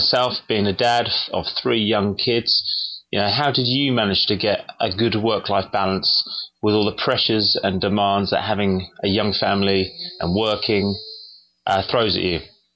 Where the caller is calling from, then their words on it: Eastbourne, South East England, United Kingdom; I'm phoning from Eastbourne on the south coast of England.